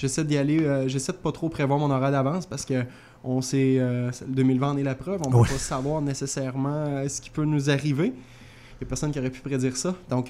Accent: Quebec, Canada; now in Montreal, Canada; Je suis déménagé à Montréal depuis juin. J'ai habité à Québec pendant les 5-6 dernières années, puis je suis natif de la Beauce

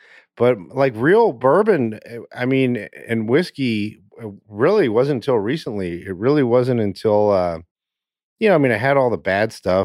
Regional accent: Winston-Salem, North Carolina, United States; born there; I was born in Winston-Salem, North Carolina. My family is from North Florida.

